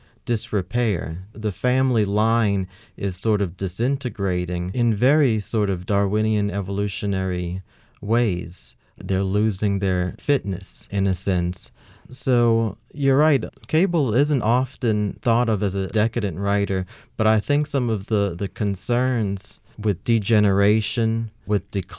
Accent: New Orleans, Louisiana, United States; You know, I grew up in New Orleans, and in high school we read Kate Chopin, but that's the only New Orleans literature that I had read

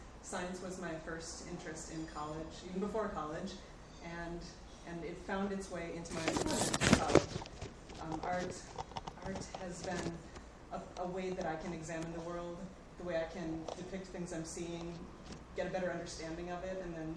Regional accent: Wisconsin, United States; Oh, well, since I grew up in Wisconsin, I have to say there were some things that were quite similar.

